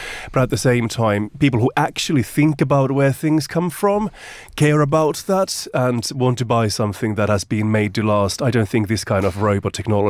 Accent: Finland; just a funny story from my home country, Finland.

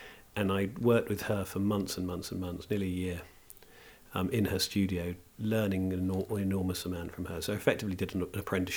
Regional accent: East Midlands, United Kingdom; because we grew up near Northampton

